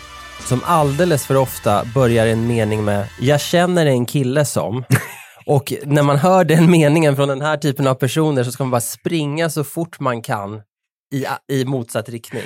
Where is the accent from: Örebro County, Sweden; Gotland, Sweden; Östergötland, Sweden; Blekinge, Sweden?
Örebro County, Sweden; Nora; Jag är då uppvuxen i Nora. Det är en kommun med 10 000 invånare. Och när jag bodde där tror jag att det var 4 000 i det man kallar för stan.